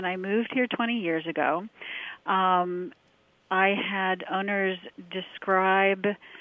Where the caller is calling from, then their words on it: Sealands Grove, Pennsylvania, United States; I am calling from Sealands Grove, Pennsylvania